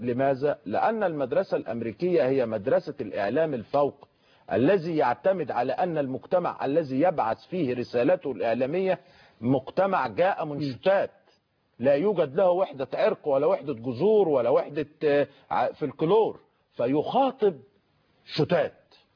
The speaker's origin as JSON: {"language": "Arabic", "town": "Mansoura", "region": "Dakahlia", "country": "Egypt", "said": "نضرب مثل عندنا في المنصوره"}